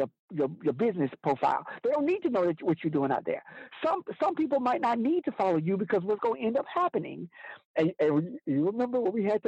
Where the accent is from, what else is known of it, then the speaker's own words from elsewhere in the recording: Alabama, United States; My grandmother, I'm from Alabama.